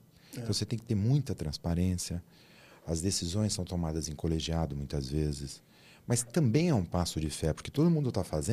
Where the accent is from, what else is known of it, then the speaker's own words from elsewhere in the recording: Santo André, São Paulo, Brazil; morava sozinha, voltar a morar lá com os meus pais em Santo André, que é onde eu cresci, né? Aqui do lado de São Paulo.